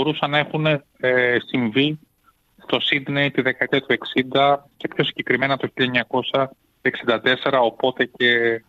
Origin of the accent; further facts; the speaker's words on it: Athens, Attica, Greece; born there; Επέστρεψαν στην Ελλάδα το 1972 και ένα χρόνο μετά γεννήθηκα εγώ εδώ στην Αθήνα.